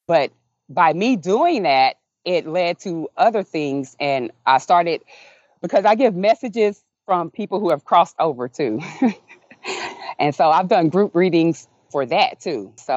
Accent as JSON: {"language": "English", "region": "Florida", "country": "United States", "said": "I was in Fort Lauderdale because I'm originally from Florida."}